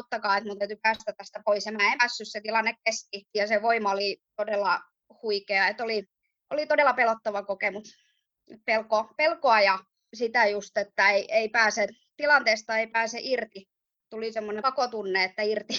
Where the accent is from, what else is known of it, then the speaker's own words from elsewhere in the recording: Turku, Southwest Finland, Finland; Elikkä olen turkulainen, ihan missä muu olen koskaan asunutkaan, enkä täältä ikinä tule poistumaan tästä kaupungista.